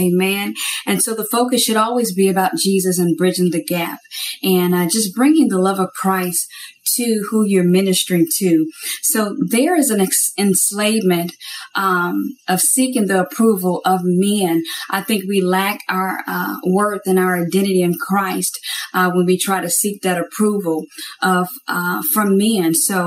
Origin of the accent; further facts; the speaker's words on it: Atlanta, Georgia, United States; I am from Atlanta, Georgia.